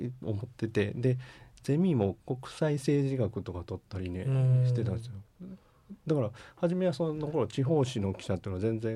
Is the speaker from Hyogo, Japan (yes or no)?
yes; Himeji, Hyogo, Japan; 僕ね、姫路市です。姫路の鹿間。